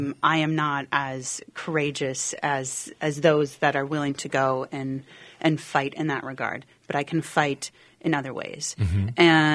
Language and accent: English; Waconia, Minnesota, United States; I'm a 4-H kid from Waconia with dreams of coming back and serving the great community that I grew up